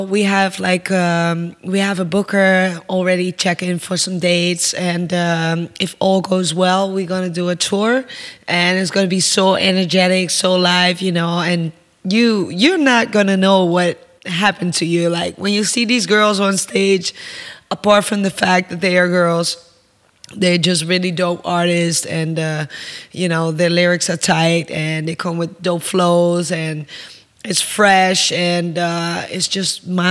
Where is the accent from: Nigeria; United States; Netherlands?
Netherlands; So, like I told you, I'm from Holland. Holland is a really small country in Europe and actually in the world